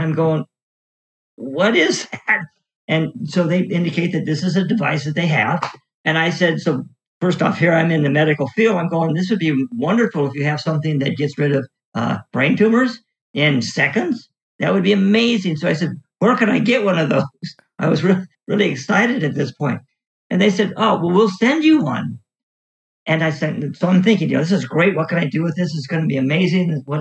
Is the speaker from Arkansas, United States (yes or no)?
no; Hood River, Oregon, United States; And I was in this old office on the second floor of a building in Hood River, my hometown.